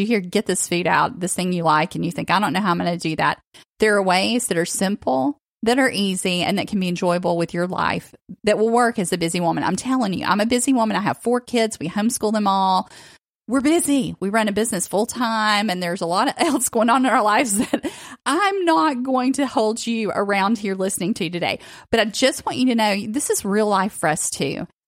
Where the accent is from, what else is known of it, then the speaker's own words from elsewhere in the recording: the South, United States; I mean, I grew up in the South. Look, I mean, oil was my middle name. We fried everything.